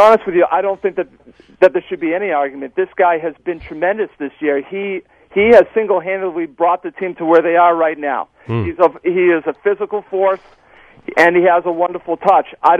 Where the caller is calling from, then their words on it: Massachusetts, United States; I live about 10 minutes from Gillette Stadium, where the New England Revolution play. I'm in Massachusetts.